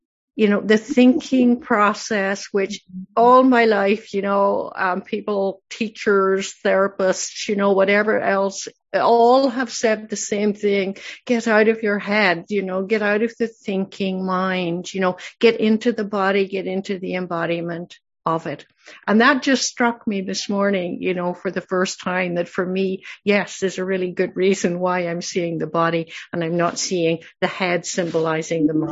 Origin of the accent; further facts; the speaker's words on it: Canada; And I'm sort of not a local, right? I'm from Canada and pretty far away.